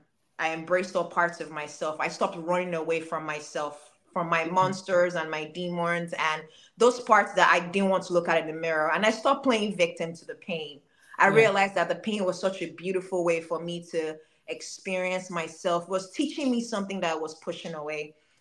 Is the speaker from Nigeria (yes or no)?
yes; Nigeria; born or raised there; moved away as an adult; now in United States